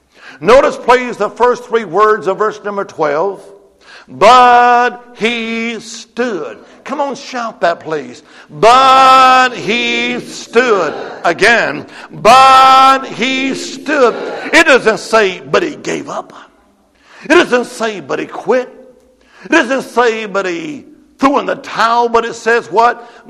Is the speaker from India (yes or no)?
no; Alabama, United States; Well, I was raised up in the Holy Land, Alabama. We just call that a pea patch.